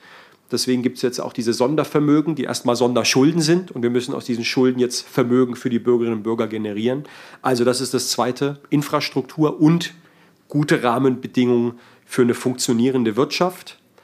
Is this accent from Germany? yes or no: yes; Heidelberg, Baden-Württemberg, Germany; Ich bin in Heidelberg groß geworden. Ich bin mit GIs, mit amerikanischen Soldaten vor der Haustür groß geworden.